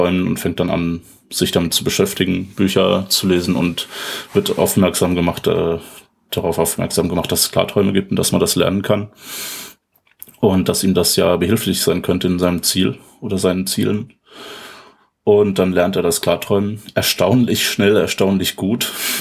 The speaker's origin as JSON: {"language": "German", "country": "Germany", "said": "ich bin ja Deutscher."}